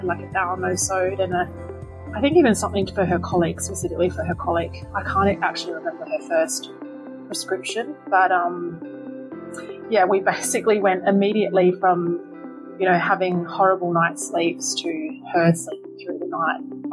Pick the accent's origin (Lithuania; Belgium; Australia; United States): Australia; Yanchep, Western Australia; I am from Yanchit in Western Australia.